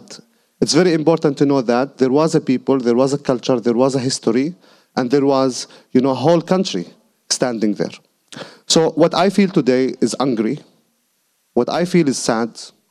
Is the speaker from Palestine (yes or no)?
yes; Bethlehem, West Bank, Palestine; I come from Beit Lahem. I was born and grew up in the Hesha refugee camp.